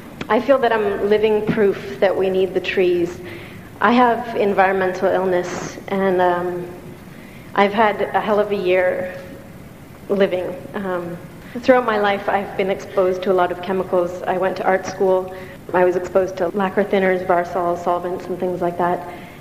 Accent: Hamilton, Ontario, Canada; It's good to be back in Hamilton. I grew up in Hamilton. I've been in Nova Scotia for the summer.

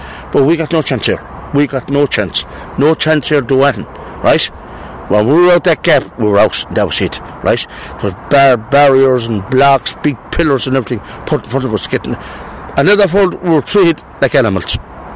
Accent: Ireland; now in Bristol, United Kingdom; I'm an Irishman. I'm in Ireland for the last 50 years. I'm over here for the last couple of years.

